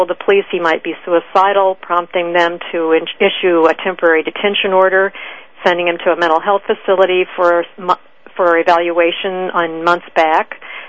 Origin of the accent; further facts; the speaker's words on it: Champaign, Illinois, United States; One of those killed was a young lady right here in my hometown, Champaign, Illinois.